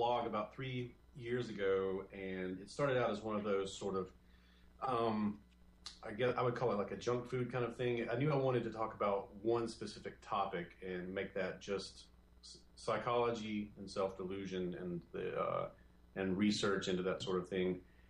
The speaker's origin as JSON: {"language": "English", "region": "Mississippi", "country": "United States", "said": "I came from a very religious background. I'm from South Mississippi. I didn't go to a great high school."}